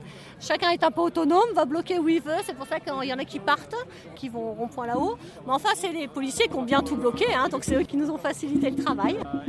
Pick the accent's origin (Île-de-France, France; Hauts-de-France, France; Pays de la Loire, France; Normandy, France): Hauts-de-France, France; Noyon